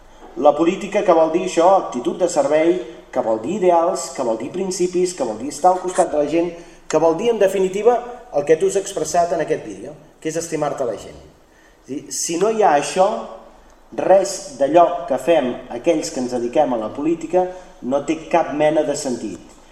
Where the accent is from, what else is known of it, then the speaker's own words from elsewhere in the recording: Terrassa, Catalonia, Spain; Soc de Terrassa, mira.